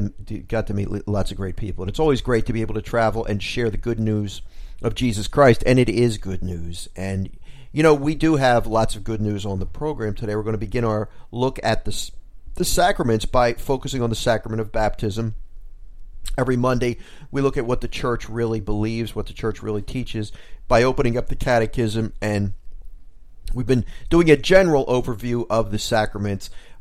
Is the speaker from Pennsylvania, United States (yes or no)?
yes; Philadelphia, Pennsylvania, United States; now in New Jersey, United States; I grew up in Philly, live right over the bridge from the Philly. I really do live in the Philadelphia suburbs, even though I live in New Jersey.